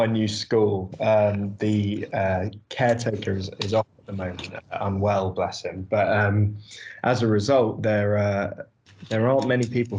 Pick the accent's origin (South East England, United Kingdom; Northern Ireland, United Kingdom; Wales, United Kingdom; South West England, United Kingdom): South East England, United Kingdom; Emma's from Sussex, I'm from Surrey.